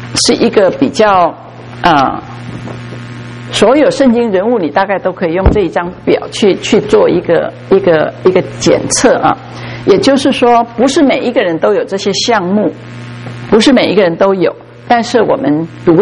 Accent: China; 那个太监呢，就是我们中国人的太监。

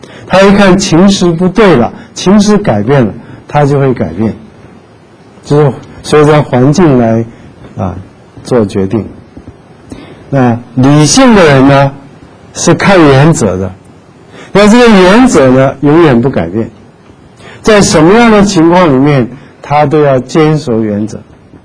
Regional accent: North China, China; 比如说他是南方人，我是北方人。

